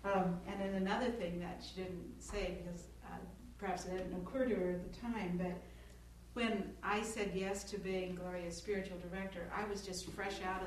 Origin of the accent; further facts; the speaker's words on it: Baker City, Oregon, United States; born there; And I was born in Baker City, Oregon, which is in northeastern Oregon. It's a little tiny mining town. And its population is 10,000.